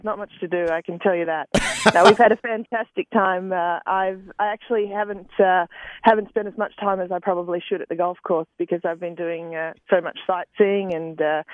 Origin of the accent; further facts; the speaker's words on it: Australia; I'm doing my best. I'm Australian